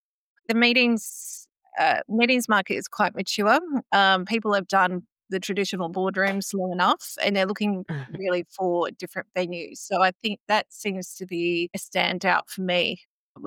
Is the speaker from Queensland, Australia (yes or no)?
no; New South Wales, Australia; I grew up in the Southern Highlands